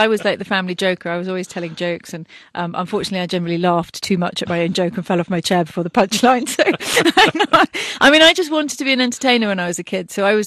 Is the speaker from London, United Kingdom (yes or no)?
no; Cambridge, East of England, United Kingdom; and so I grew up in Cambridge, which is very beautiful and very, obviously, very distinguished.